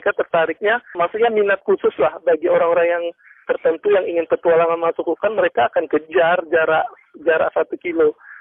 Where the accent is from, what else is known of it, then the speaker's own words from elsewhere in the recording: Bengkulu, Indonesia; Dan saya juga sebagai anak Bengkulu termasuk orang baru yang melihat rafflesia itu baru di tahun 2010 pertama kali